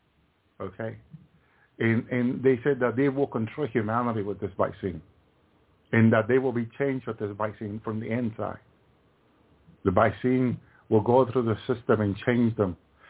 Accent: Massachusetts, United States; Remember, I come from Massachusetts.

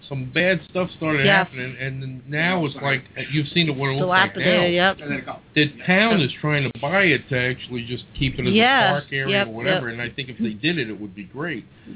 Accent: New Jersey, United States; I think I grew up in Bergen County.

